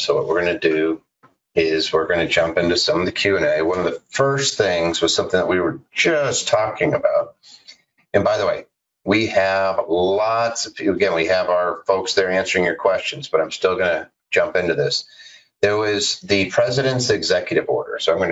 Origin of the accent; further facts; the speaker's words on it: Media, Pennsylvania, United States; Texas, Pennsylvania, my hometown. Grew up in media.